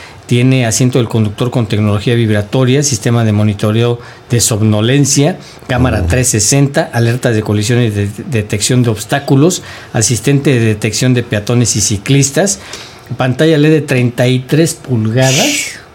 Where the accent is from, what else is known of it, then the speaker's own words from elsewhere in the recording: Mexico; Claro, por supuesto, pues es mexicano, yo también soy mexicano